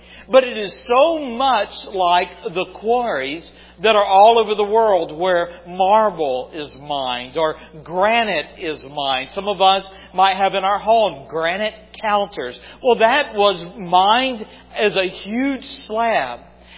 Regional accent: the Carolinas, United States; Where I grew up back in the Carolinas, there is a huge, deep pit.

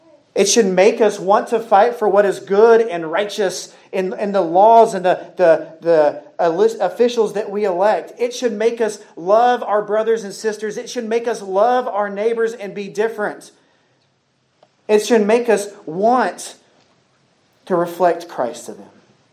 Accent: Texas, United States; For example, I think of myself as a Texan. I think of myself as an American.

